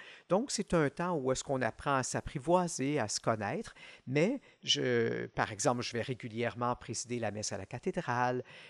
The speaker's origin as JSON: {"language": "French", "region": "Quebec", "country": "Canada", "tie": "born or raised there", "said": "moi, je suis originaire de la région de Montréal, de la rive sud de Montréal, où j'ai passé toute ma vie. Je suis un religieux, je suis membre d'un ordre qui s'appelle les chanoines réguliers de Prémontré."}